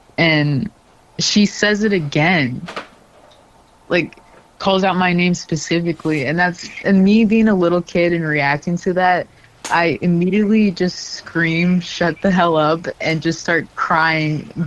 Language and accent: English; Flandreau, South Dakota, United States; I'm from the Ndewa Kanta Wakpa Upakshan tribe from Flandreau, South Dakota. And I was raised very traditionally and, like, culturally really into that stuff by my father and mother.